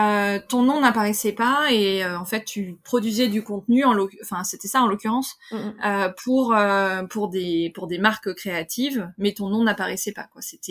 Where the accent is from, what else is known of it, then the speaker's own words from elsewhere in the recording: Lyon, Auvergne-Rhône-Alpes, France; je suis pas vraiment auxerroise, mais effectivement, je viens de Lyon